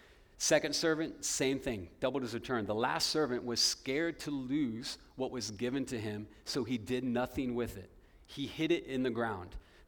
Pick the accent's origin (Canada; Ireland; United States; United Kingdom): United States; Kansas; because I'm from Kansas and I've been a lifelong Kansas sports fan